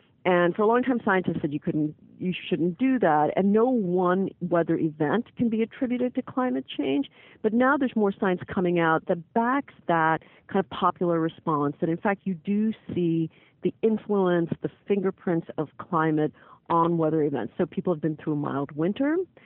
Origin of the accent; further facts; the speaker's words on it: Louisiana, United States; and I grew up in Louisiana, which is very prone to hurricanes